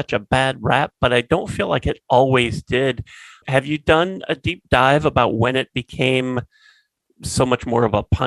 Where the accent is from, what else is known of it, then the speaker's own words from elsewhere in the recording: Raleigh, North Carolina, United States; I grew up in Raleigh, North Carolina